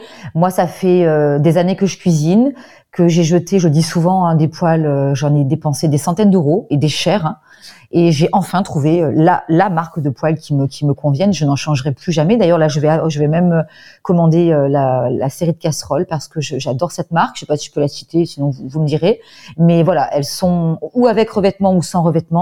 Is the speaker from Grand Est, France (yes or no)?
no; Provence-Alpes-Côte d'Azur, France; On les squiche, comme on dit chez nous en Provence, là.